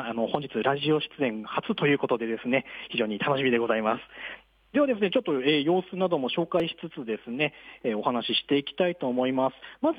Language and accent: Japanese; Fukuoka, Japan; 私も福岡県出身なので若干せっかちなところがあるんですけども